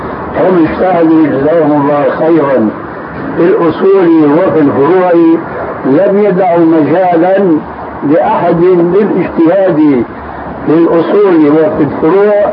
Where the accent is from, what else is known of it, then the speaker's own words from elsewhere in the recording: Syria; بعض المفتين عندنا في سوريا